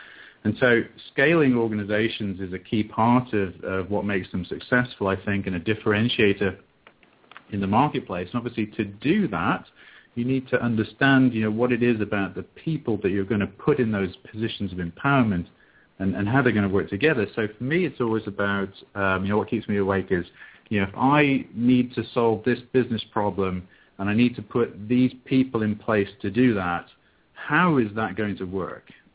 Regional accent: England, United Kingdom; moved away as an adult; now in Dallas, United States; As you can tell, I don't sort of speak with a traditional American accent, although I live in Dallas, Texas, and have lived here for the last 24 years now. I was born and raised in England

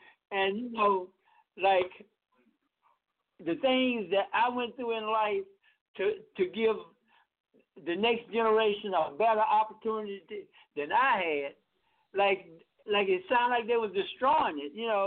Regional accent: East Coast, United States; No, I'm from the East Coast

